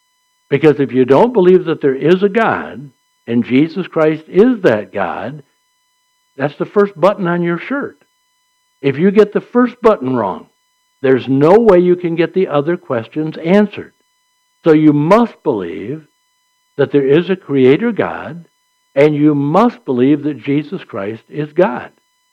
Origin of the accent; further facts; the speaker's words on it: St. Charles, United States; I'll just say St. Charles because that's my hometown